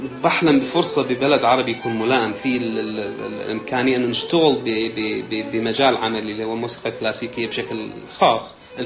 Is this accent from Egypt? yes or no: no; Iraq; أنا عراقي